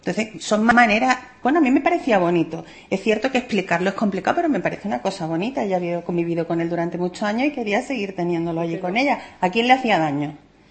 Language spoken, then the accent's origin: Spanish; Andalusia, Spain; Y soy andaluza de pura cepa.